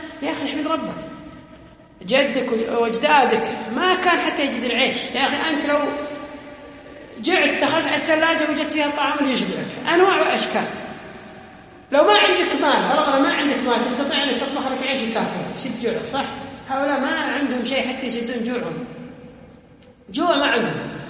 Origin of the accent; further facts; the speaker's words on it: Kuwait; ذكرها ديكسون اللي كان المعتمد البريطاني عندنا في الكويت